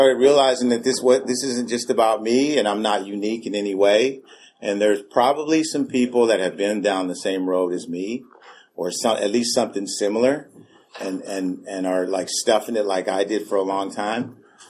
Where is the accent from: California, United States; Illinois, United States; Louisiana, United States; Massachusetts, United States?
California, United States; Oakland; born there; I was born in Oakland. I was in San Diego, California. It was a gang infested neighborhood.